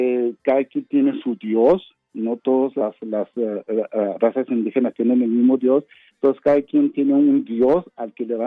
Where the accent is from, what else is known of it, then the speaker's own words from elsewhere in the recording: Chihuahua, Mexico; Yo soy de la sierra de Chihuahua, entonces hay mucho tarahumara